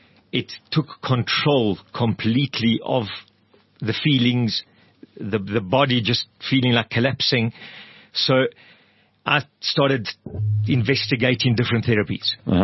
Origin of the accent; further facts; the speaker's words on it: Udine, Friuli-Venezia Giulia, Italy; Obviously, I was born in Italy. So I'm Italian. I was born in Udine, north of Venice.